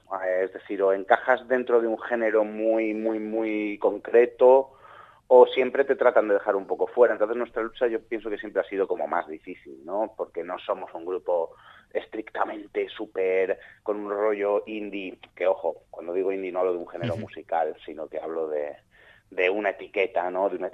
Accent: Mexico; O sea, por ejemplo, venimos de México y es muy diferente.

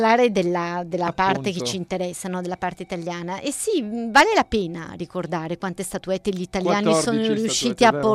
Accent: northern Italy, Italy; E io sono del nord, no? Per cui nel dialetto delle mie parti, Sciuscià vuole dire succhiare.

